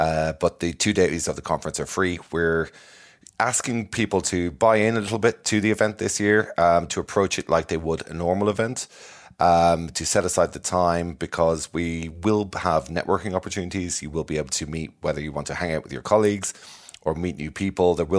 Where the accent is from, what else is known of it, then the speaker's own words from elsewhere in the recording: Dublin, Leinster, Ireland; So how's everything in Dublin? I mean, I know, you know, it's obviously my hometown.